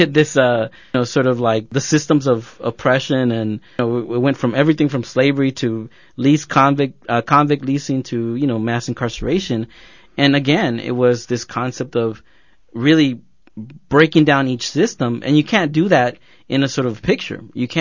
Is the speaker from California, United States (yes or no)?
yes; Los Angeles, California, United States; I grew up here in Los Angeles in the barrios of Pico Union and in South L.A., and I was a nerdy but depressed and angry brown boy, and I was bussed out to the valley.